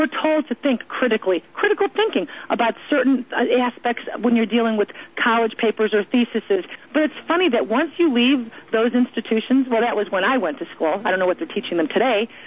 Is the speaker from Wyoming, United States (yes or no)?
no; Chicago, Illinois, United States; we've got the West Nile virus that, when I'm from Chicago, I never heard of the West Nile virus before.